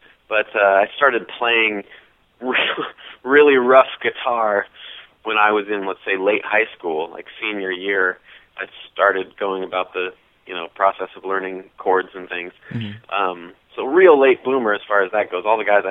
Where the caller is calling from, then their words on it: Nevada City, California, United States; Nevada City, California, yes, sir.